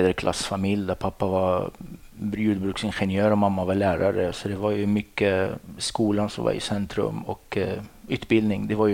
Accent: Morocco; Swedish is a second language; moved away as an adult; now in Sweden; Jag är ursprungligen från Marocko i Nordafrika och flyttade till Sverige för 20 år sedan.

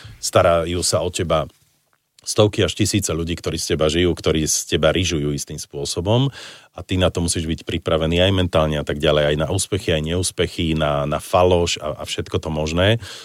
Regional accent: Banská Bystrica, Banská Bystrica Region, Slovakia; Ja som zase z Banskej Bystrice, čiže my vieme spievať, vieš, my vieme tak pekne tak ľubozvučne rozprávať, vieš.

